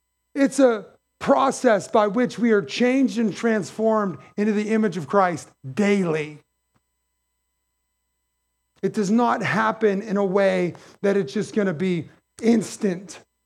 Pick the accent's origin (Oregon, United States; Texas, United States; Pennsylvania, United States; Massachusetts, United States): Pennsylvania, United States; McKeesport; I'm born and raised in White Oak and McKeesport.